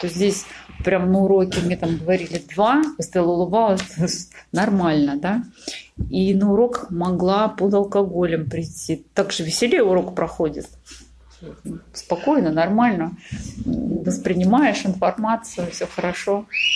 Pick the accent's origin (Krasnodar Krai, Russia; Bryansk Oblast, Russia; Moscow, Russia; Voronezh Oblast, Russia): Voronezh Oblast, Russia; moved away; я вообще родилась и выросла в Воронежской области. Я тогда уехала в Москву.